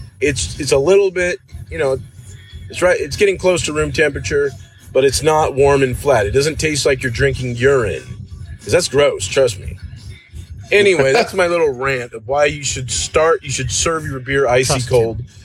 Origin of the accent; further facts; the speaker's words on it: California, United States; Cold beverages are refreshing, especially if you're born and raised in California like me.